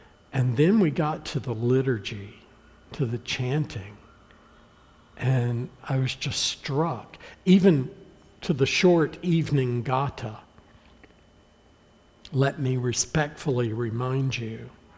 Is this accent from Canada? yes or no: no; Atlanta, Georgia, United States; I'm from the South, from Georgia. I grew up in Atlanta.